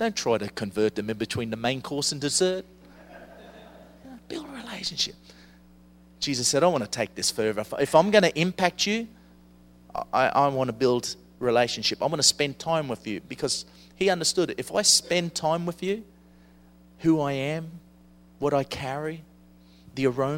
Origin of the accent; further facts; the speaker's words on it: Australia; Well, I get excited about this and I'm Australian.